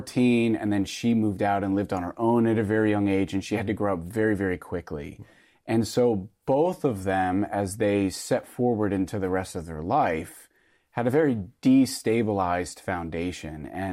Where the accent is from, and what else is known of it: Havertown, Pennsylvania, United States; born or raised there; also born or lived in Stuttgart, Germany